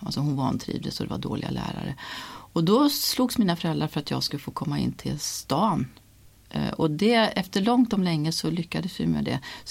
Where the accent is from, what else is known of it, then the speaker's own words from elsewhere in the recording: Karlstad, Värmland, Sweden; En mil utanför Karlstad ungefär. Och där är jag uppvuxen.